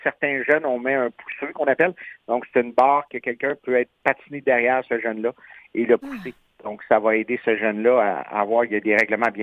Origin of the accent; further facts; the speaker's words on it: Saguenay, Quebec, Canada; also born or lived in Montreal; j'ai tellement déménagé entre Montréal et le Saguenay qu'à un moment donné, mes racines sont où, je les cherche, mais je suis natif du Saguenay.